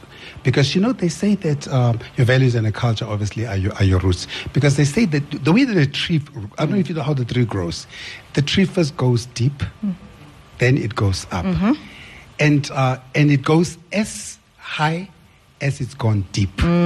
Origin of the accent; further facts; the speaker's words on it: Johannesburg, Gauteng, South Africa; I could have come there and said, I'm from Joburg.